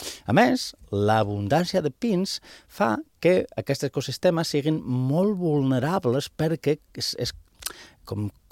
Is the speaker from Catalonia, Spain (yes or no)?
yes; Barcelona, Catalonia, Spain; jo sóc del nord d'Espanya, del nord. I tothom a Londres em deia, que ets de Barcelona.